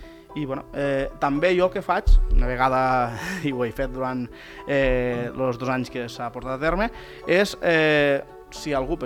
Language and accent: Catalan; Santa Bàrbara, Catalonia, Spain; que jo mateix també soc de Santa Bàrbara